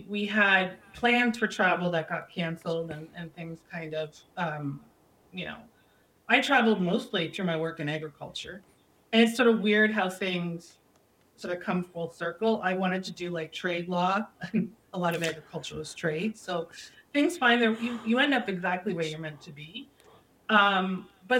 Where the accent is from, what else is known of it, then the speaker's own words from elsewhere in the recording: Brampton, Ontario, Canada; I grew up in Brampton, which is not really known for agriculture much anymore at all.